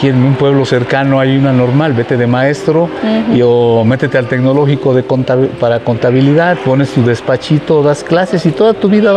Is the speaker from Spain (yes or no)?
no; Juchitán, Oaxaca, Mexico; first language Zapotec; Spanish is a second language; yo soy originario de Juchitán, Oaxaca, un pueblo indígena en el istmo de Tehuantepec. Yo soy indígena, hablo una lengua materna que es el zapoteco.